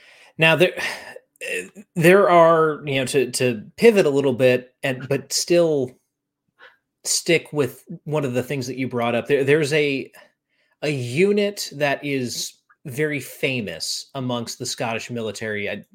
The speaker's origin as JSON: {"language": "English", "country": "United States", "said": "it fascinates me as an American with a very short history."}